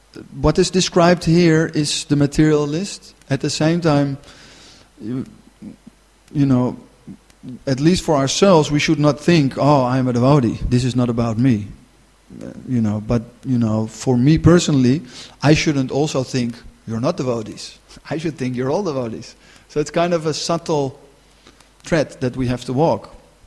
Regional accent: Amsterdam, North Holland, Netherlands; I come from Amsterdam. It's not a very good place to start your spiritual life.

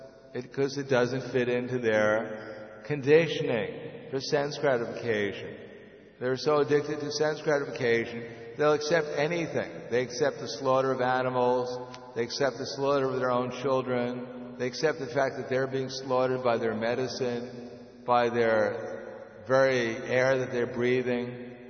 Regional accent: United States; I mean, I grew up in America where, you know, Abraham Lincoln, George Washington, you know, these were demigods

